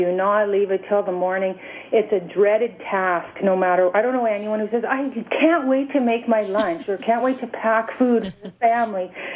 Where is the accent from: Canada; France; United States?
Canada; Saskatchewan; also born or lived in Alberta / British Columbia; I grew up in Saskatchewan, but I've worked in Saskatchewan and Alberta and BC